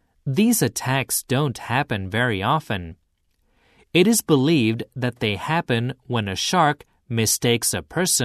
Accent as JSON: {"language": "English", "town": "Madison", "region": "Wisconsin", "country": "United States", "also_born_or_lived": "California", "second_language": "English", "lives_now": "Urayasu, Japan", "said": "I'm from Madison, Wisconsin. It is near the Great Lakes."}